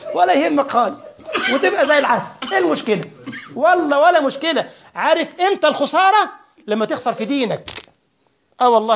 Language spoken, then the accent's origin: Arabic; Egypt; عشان كده أنا بفتخر قوي إن أنا من مصر